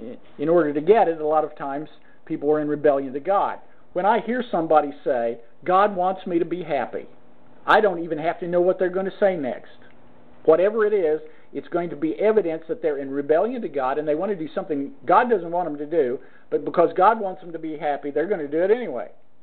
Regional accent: Indiana, United States; Larry Bird just happens to be from my home state of Indiana and played ball in my hometown in university.

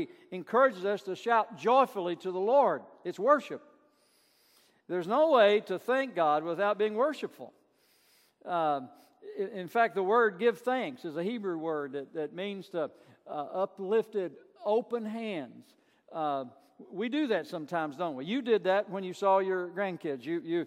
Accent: Burnside, Kentucky, United States; I grew up in First Baptist Burnside, Kentucky. Was baptized there in April of 1963. 1969, my family and I joined Beacon Hill Baptist Church in Somerset

